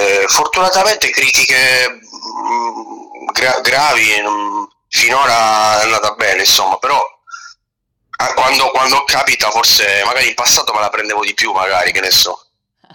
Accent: Olbia, Sardinia, Italy; lo porterei in Sardegna a vedere la mia terra. Vedere Olbia così.

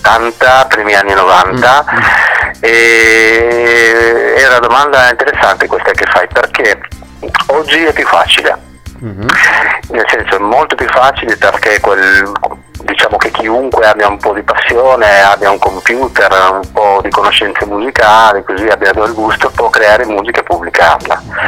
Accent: Chile; now in Italy; io sono cileno.

